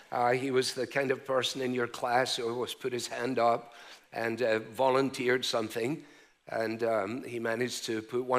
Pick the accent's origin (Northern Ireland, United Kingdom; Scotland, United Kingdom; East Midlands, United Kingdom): Scotland, United Kingdom; As a Scotsman, that is a dreadful waste of money and time.